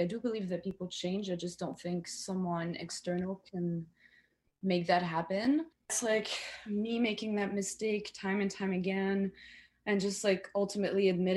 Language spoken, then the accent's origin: English; Geneva, Switzerland; I was born and raised in Geneva, in Switzerland, but my mom is actually from Quebec.